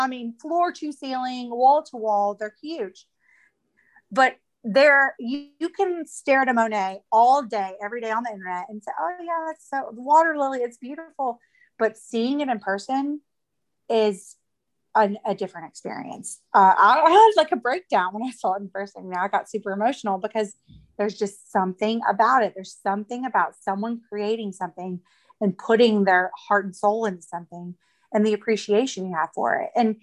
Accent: the South, United States; I'm from the South, so I'm biased, of course, but I think tradition is a big deal where we are.

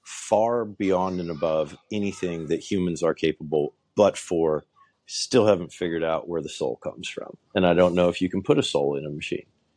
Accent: Kansas, United States; I grew up in Kansas. That's exactly what it is. Everything leaves.

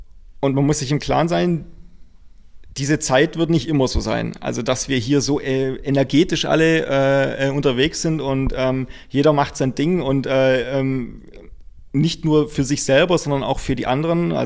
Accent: Ravensburg, Baden-Württemberg, Germany; Ravensburg am Bodensee.

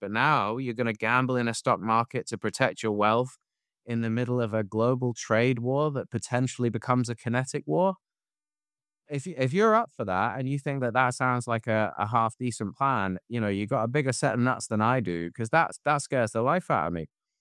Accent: United Kingdom; because I'm British, right?

